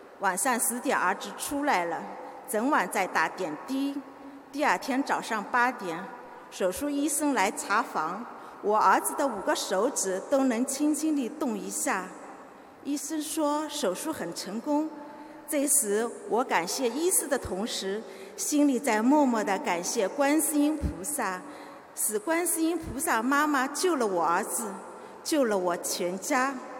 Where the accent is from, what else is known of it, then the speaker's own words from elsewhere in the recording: Shanghai, China; 我是上海的